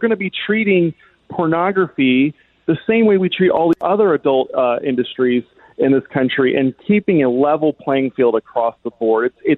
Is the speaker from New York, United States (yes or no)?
no; Virginia, United States; Utah, Arkansas, Louisiana, and my home state of Virginia